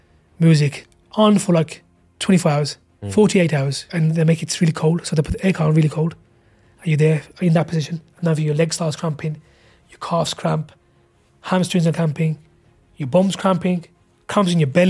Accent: Bangladesh; So I've traveled to my home country, which is Bangladesh, three times prior to that.

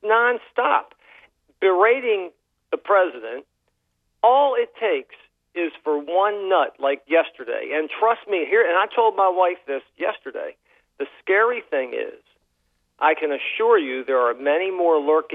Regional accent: Baltimore, Maryland, United States; You know, I had told you once before, I'm from Baltimore

